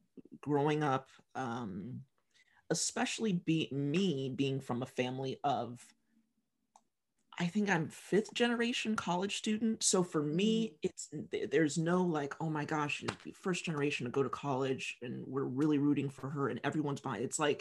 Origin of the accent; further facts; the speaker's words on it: United States; as a Black woman growing up in the United States and growing up with my family in particular